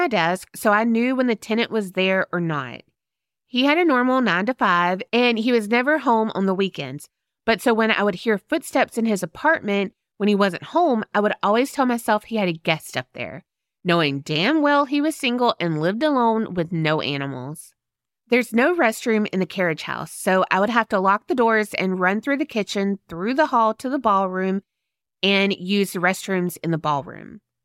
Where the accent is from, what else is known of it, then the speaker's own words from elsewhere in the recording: Galveston, Texas, United States; I just love sharing a little bit of my hometown's history. So, as I said, I worked in the Ashton Villa's carriage house